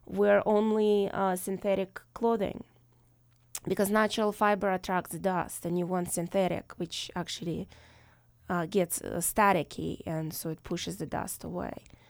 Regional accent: Minsk, Belarus; I was born and raised in Minsk, which is the capital of the country. It's a 2 million people city. Again, capital of Belarus. And I spent my entire life in a little apartment in Minsk.

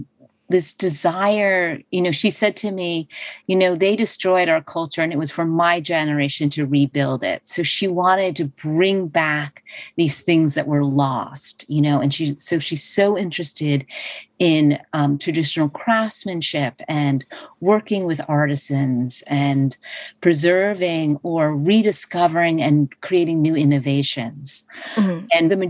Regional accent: New Jersey, United States; And I grew up in New Jersey.

